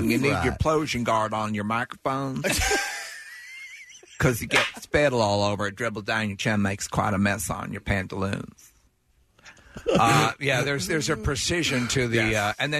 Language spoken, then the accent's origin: English; New York, United States; Listen, and I'm from New York. But I know what is a grating accent.